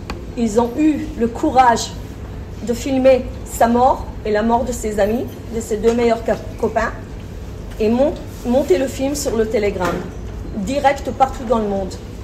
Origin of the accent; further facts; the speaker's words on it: Paris, Île-de-France, France; now in Netiv HaAsara, Israel; Je vis en Israël depuis 1992. Je suis née à Paris, j'ai grandi à Paris et j'étais éduquée toute ma vie ici à Paris, presque. J'habite à Netiv HaAsara, un demi-kilomètre de Gaza, en Israël. Un moshav, c'est comme un petit kibbutz